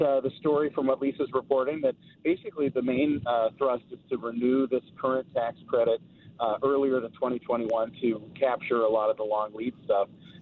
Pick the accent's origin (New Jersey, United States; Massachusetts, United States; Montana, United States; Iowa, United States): Montana, United States; also born or lived in Chicago; I grew up in Montana, and that was all we had on cable. We didn't have GN, and then I became a Cubs fan when I moved to Chicago.